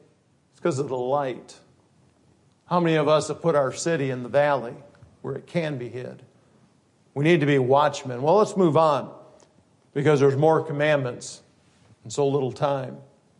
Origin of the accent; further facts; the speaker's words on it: Grand Rapids, Michigan, United States; I grew up in Grand Rapids on the Catholic side of town.